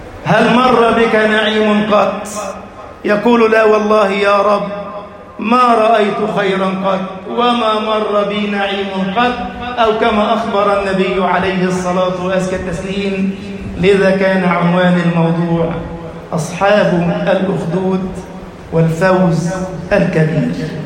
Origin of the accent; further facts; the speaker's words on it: Egypt; اللهم اجعل بلدنا مصر أمناً أماناً، سخاءً رخاءً، وسائر بلاد المسلمين.